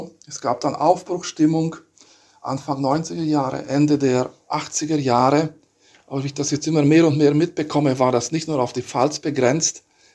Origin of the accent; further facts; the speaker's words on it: Romania; ich bin in Rumänien im Kommunismus aufgewachsen